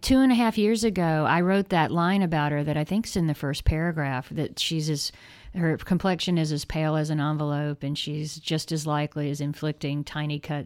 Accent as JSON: {"language": "English", "region": "the South", "country": "United States", "said": "because we're both from the South. I mean, he's Mississippi, so that's kind of a different kind of South."}